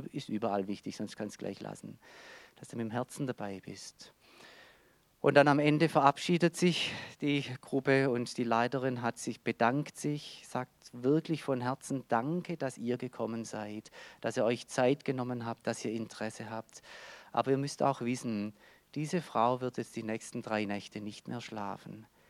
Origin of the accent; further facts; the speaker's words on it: Germany; Wenn einer da sitzt und hat 20, 30 Verwandte verloren und ich komme daher als Deutscher und will jetzt besuchen